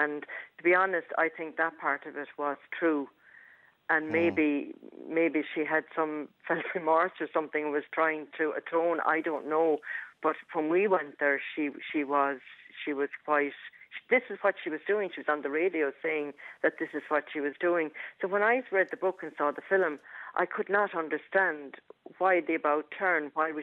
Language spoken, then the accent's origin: English; Tipperary, Ireland; born there; I was born in Shanross Abbey on November the 13th, 1955. And I was there for about a month, I think, with my mother.